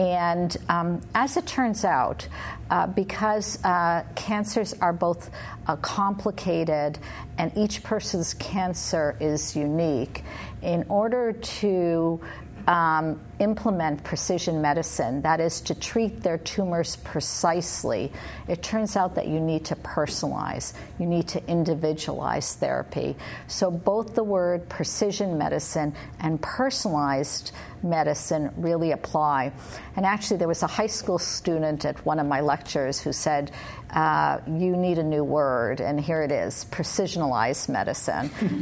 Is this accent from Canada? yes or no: yes; Canada; I'm originally from Canada.